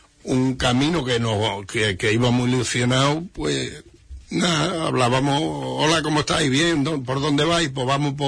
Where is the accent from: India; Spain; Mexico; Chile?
Spain; Lepe, Andalusia; venimos de Huelva, mi cuñado de Huelva y yo de Lepe.